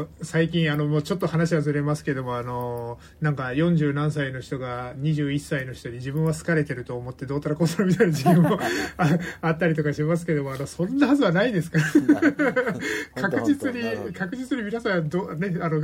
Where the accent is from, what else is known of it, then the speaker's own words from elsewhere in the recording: Fukuoka, Japan; 私は福岡県出身で、